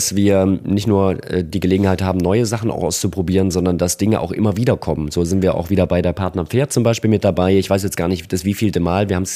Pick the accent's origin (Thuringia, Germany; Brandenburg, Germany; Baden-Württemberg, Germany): Thuringia, Germany; Erfurt; Erfurt, meine Heimatstadt